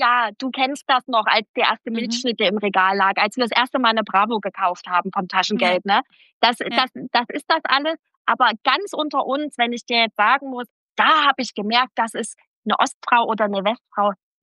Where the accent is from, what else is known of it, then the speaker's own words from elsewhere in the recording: Leipzig, Saxony, Germany; accent: Saxon; ich komme halt aus Leipzig, Punkt. Ich bin eine Sächsin, ich lebe hier und das ist halt auch irgendwie mein Slang.